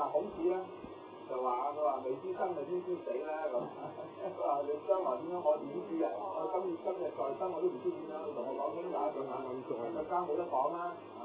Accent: China; 上帝咧係我哋中國人叫呢個創造宇宙萬物嘅一個最至高無上嘅神

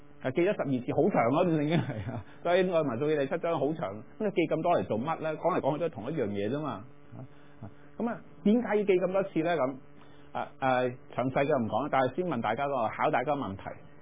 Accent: China; 在这里顺带提提就是住棚节呢是中秋节，我们中国人中秋节

